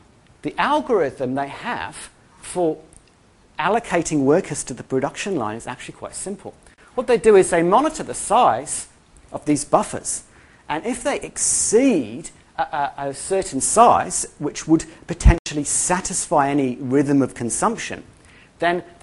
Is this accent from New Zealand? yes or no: yes; New Zealand; I grew up in New Zealand, I'm actually a Kiwi.